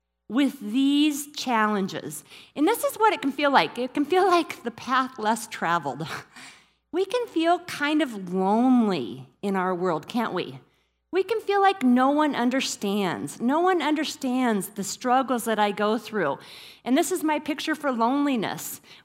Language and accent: English; Iowa, United States; And I was born and raised in Iowa. And I know what it means. We live in the desert now